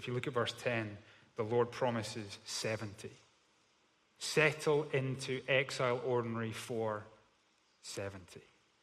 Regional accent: Scotland, United Kingdom; probably thinking, why did we invite the cynical Scottish guy to do the final celebration? I do feel like I'm bringing Scottish weather to an Ingris party. This is what we call in Scotland, doer.

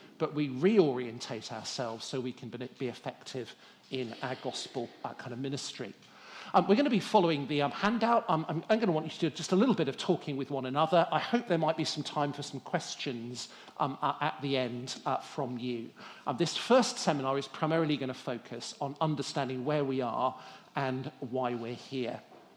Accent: Birmingham, West Midlands, United Kingdom; when I was a kid growing up in Birmingham.

